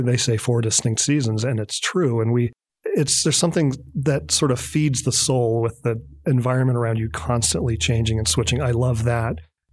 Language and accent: English; New England, United States; And, you know, I grew up in New England.